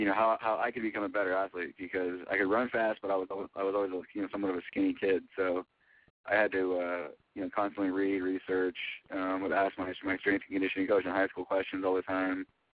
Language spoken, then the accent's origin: English; Napa, California, United States; And so then I moved back home to my hometown of Napa Valley, California.